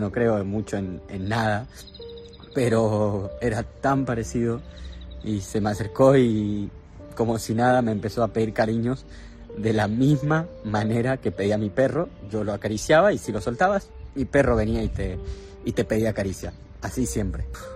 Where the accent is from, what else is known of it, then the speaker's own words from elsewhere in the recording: Argentina; un perro con el que me crié en Argentina. Es un golden, era un golden retriever, un perro hermoso. Y no lo pude despedir del todo porque soy inmigrante y lo tenía a 10.000 kilómetros.